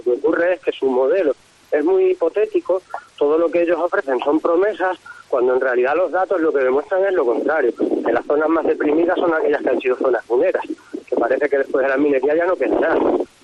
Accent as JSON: {"language": "Spanish", "town": "Cáceres", "region": "Extremadura", "country": "Spain", "said": "Porque los que somos de Cáceres, los que vivimos en la tierra"}